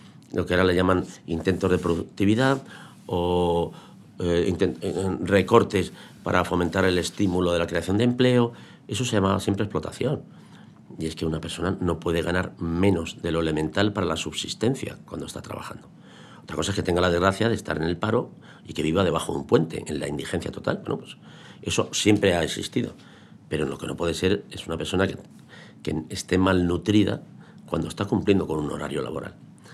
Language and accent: Spanish; Spain; En mi país es especialmente dramático porque es un país tradicionalmente de migrantes.